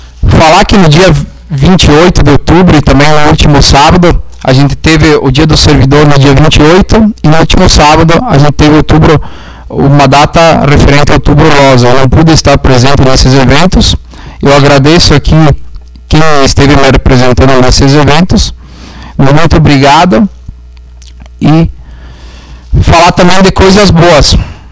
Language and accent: Portuguese; Rio Grande do Sul, Brazil; Somos gaúchos. Somos moradores da Serra Gaúcha. Sim, e temos orgulho dessa terra.